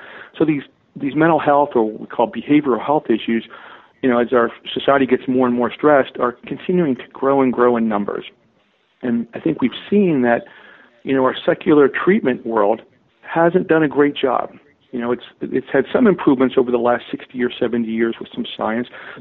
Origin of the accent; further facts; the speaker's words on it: Pittsburgh, Pennsylvania, United States; born there; You know, I was born in the Pittsburgh area. My parents were very young when they got married and very young in the faith. I got baptized as a Russian Orthodox, and then we grew up in Baptist church for the most part.